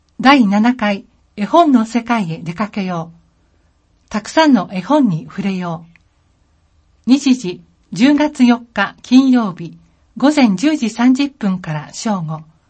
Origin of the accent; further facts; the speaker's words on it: New Zealand; Japanese is a second language; 今回は私の出身国、ニュージーランドを代表する動物、キーウィを紹介します。